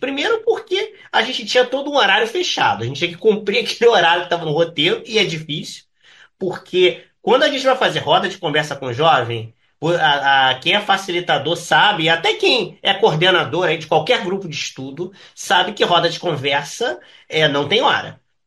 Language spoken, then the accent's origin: Portuguese; Rio de Janeiro, Brazil; Nós que somos aqui do Rio de Janeiro, a gente tem uma forma de trabalho.